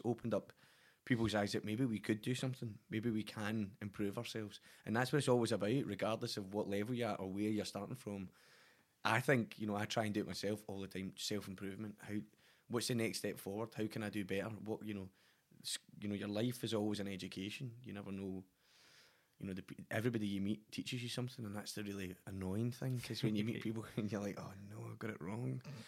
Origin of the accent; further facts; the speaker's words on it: Scotland, United Kingdom; little small town in Stirlingshire, and it was mad. That was that thing about, you know, community and being Scottish and being proud of where you come from